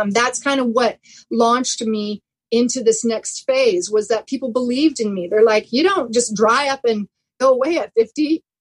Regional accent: Oregon, United States; now in Bay Area, United States; I grew up in Oregon. I've lived all over the world, but Oregon is home for me. It's where I grew up and it's near and dear to my heart.

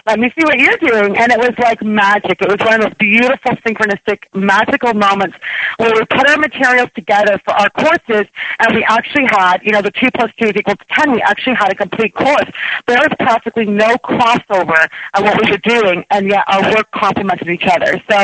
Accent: Canada; I actually don't know what that means being Canadian.

